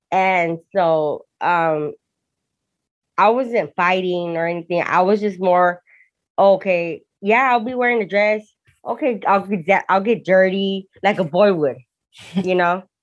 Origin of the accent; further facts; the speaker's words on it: Hawthorne, California, United States; also born or lived in Torrance; I was born in Torrance, but raised in Hawthorne.